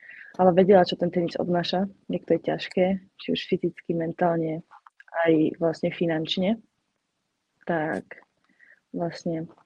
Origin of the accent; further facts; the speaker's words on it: Nové Mesto nad Váhom, Trenčín Region, Slovakia; ja som z Nového mesta nad Váhom a my máme kúsok akože k českým hraniciam